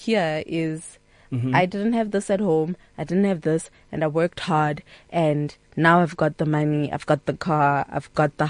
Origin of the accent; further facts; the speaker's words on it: Northern Cape, South Africa; Well, I come from a village in the Northern Cape.